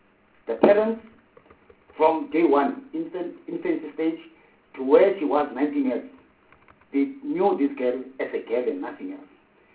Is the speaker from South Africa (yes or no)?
yes; South Africa; I'm a South African. I'm a South African first.